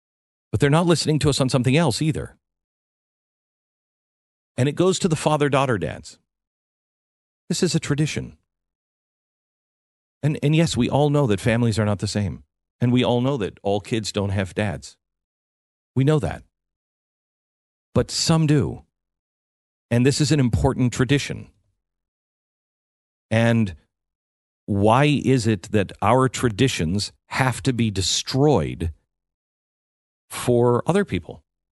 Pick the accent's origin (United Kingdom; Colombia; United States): United Kingdom; England; The real root of Brexit is, you know, we're English. We're English. And we're proud to be English.